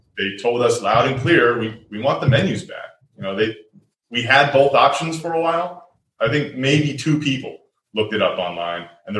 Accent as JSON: {"language": "English", "town": "Roswell", "country": "United States", "tie": "born or raised there", "said": "Then I had the opportunity to open a restaurant in my hometown, Roswell, in 2011."}